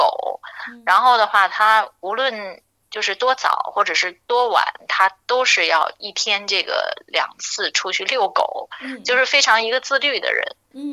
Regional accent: China; now in Australia; 我来自中国，我的家人又都在中国

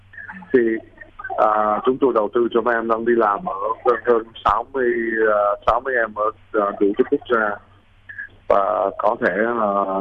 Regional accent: Australia; moved away as an adult; Tôi về Úc khoảng 3-4 lần một năm. Tôi làm trong một cái nghề mà tôi gặp người Úc ở đây rất là nhiều. Bản thân của tôi cũng là người Úc.

